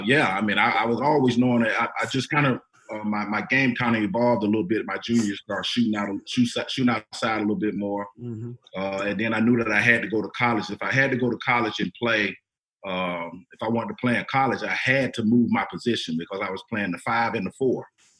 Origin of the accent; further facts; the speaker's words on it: Florida, United States; You know, I mean, I'm from Florida, bro.